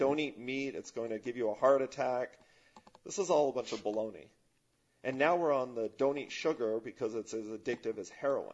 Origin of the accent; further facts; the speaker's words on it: Rome, Lazio, Italy; moved away as an adult; also born or lived in New York / Utah; now in United States; You know, I was born in Italy, and I lived in Rome 9 years. And when I moved here, I moved to New York.